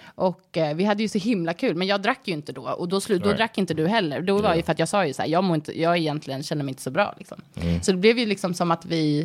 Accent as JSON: {"language": "Swedish", "town": "Stockholm", "region": "Stockholm County", "country": "Sweden", "tie": "born or raised there", "said": "jag kommer från Stockholm. Jag är uppvuxen här. Har ju bott hela mitt liv nästan i samma område, förutom då de 6 åren som jag bodde i USA med dig."}